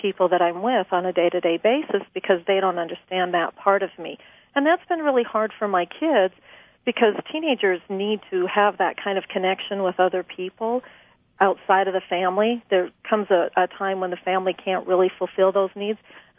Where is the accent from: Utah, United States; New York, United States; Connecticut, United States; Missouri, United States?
Utah, United States; Growing up in Utah is kind of difficult.